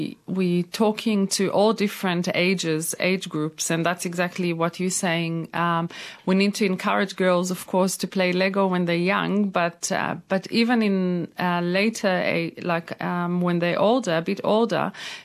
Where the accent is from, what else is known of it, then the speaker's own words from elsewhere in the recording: Israel; now in Australia; I'm originally from Israel and I moved to Australia about 11 years ago.